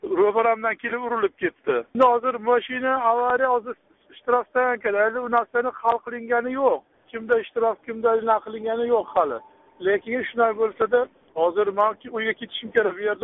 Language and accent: Uzbek; Namangan, Namangan Region, Uzbekistan; now in Saint Petersburg, Russia; Men o'zim aslida Namangandanman. Namanganning o'zidan, sentridan. Men bu yerga Leningradga kelib berdim.